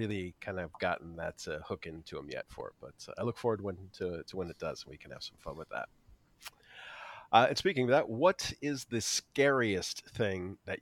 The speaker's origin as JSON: {"language": "English", "region": "Florida", "country": "United States", "tie": "born or raised there", "said": "So I grew up in Florida, where there's just lousy with theme parks everywhere you go."}